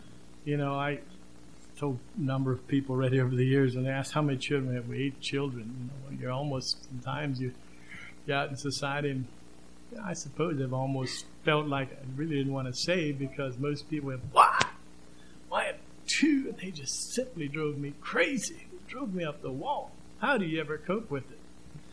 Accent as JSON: {"language": "English", "region": "Pennsylvania", "country": "United States", "said": "My wife and I come from a diverse background. She was from the state of Ohio. I was from Pennsylvania. Our homes were very different."}